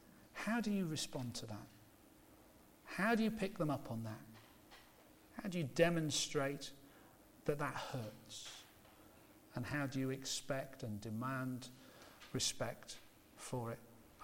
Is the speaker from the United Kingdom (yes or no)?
yes; England, United Kingdom; We're no good at this, are we, because we're English?